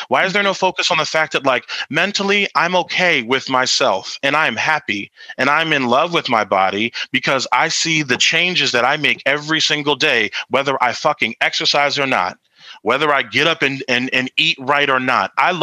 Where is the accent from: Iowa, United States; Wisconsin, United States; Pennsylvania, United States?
Pennsylvania, United States; Philadelphia; that's just because I'm from Philly and I, you know, we're just a little rough around the edges anyway